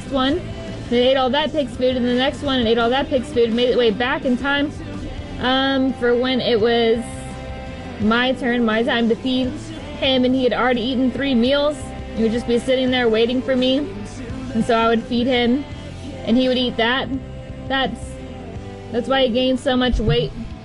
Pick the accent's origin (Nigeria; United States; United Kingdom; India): United States; Texas; DFW. Born and raised in DFW. I lived in White Settlement for a little bit, but most recently, like, I moved from Keller.